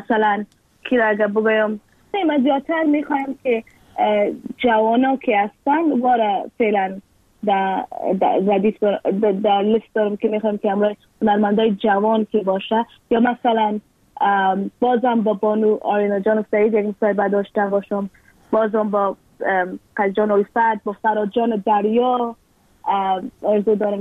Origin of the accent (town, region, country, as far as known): Afghanistan